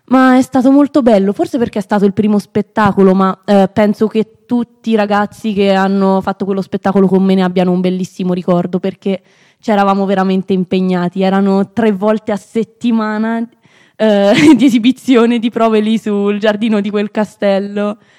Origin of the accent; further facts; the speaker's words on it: Gualdo Tadino, Umbria, Italy; Io vengo da Gualdo Tadino.